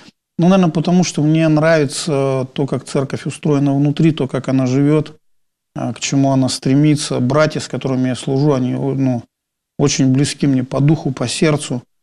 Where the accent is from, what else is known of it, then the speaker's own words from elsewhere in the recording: Voronezh, Voronezh Oblast, Russia; now in Saint Petersburg, Russia; Из стольного города Воронеж, столицы Черноземья.